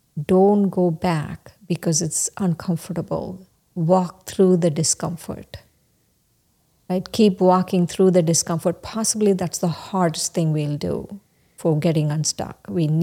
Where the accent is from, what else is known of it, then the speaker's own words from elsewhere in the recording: India; growing up in India, we didn't floss.